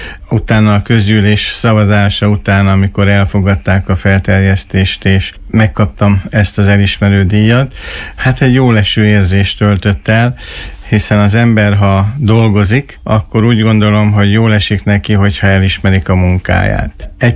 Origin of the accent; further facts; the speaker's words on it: Miskolc, Borsod-Abaúj-Zemplén, Hungary; Így van, én Miskolcon születtem, és Miskolcon is éltem szüleimmel